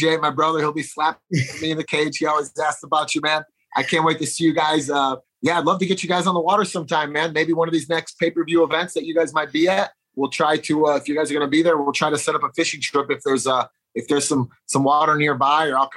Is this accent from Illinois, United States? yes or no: yes; Chicago, Illinois, United States; He brought me when I'm from Chicago.